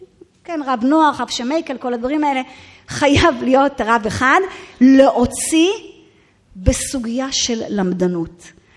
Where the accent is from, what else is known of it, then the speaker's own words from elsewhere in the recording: Jerusalem, Jerusalem District, Israel; גדלתי בבית מורב ירושלמי, הכל.